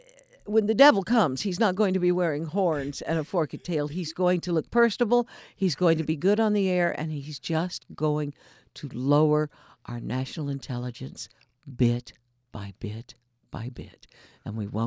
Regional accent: Houston, Texas, United States; okay, I'm from Houston. When Hurricane Harvey hit my hometown, I did not turn on NPR

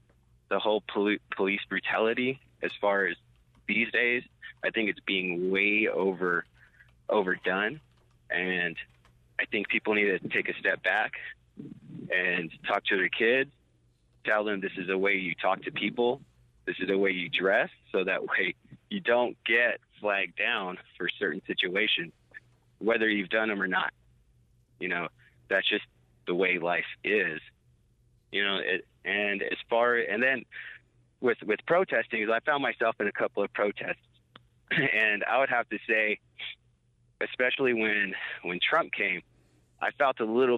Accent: Texas, United States; because where I grew up was in East Texas, so racism was a little bit, I would have to say, harder or more hardcore

